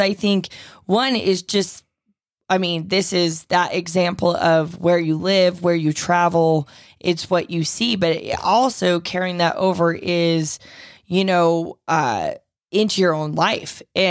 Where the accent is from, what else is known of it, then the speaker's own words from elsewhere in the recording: Reno, Nevada, United States; so I grew up in Reno from the time I was about 8 to when I went to college. And I really haven't been back much.